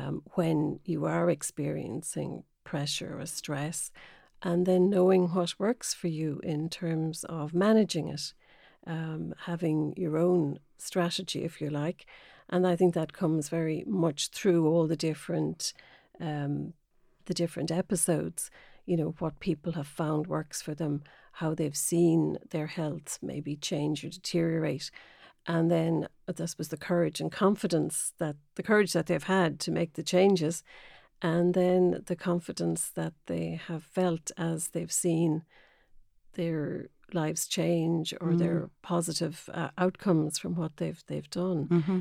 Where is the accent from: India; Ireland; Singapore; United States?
Ireland; Roscommon, Connacht; so I'm originally from Roscommon, so left there quite a while ago.